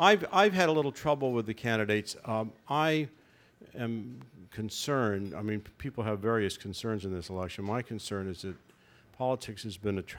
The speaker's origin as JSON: {"language": "English", "region": "Missouri", "country": "United States", "lives_now": "New York, United States", "said": "Well, I'm from Missouri, so it's sort of a concrete prairie as far as hills goes. And I've been riding a bike in New York for, I guess, 40 years probably"}